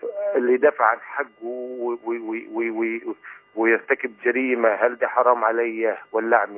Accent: Egypt; now in Saudi Arabia; أنا مصري بس مقيم في السعودية.

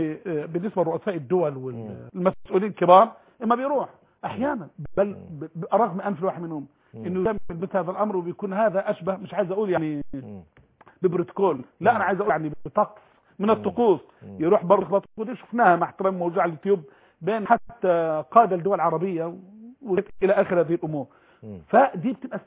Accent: Mansoura, Dakahlia, Egypt; يعني في مصر طبعا الخمور عندنا في المنصورة هي مدينة عادية خالص

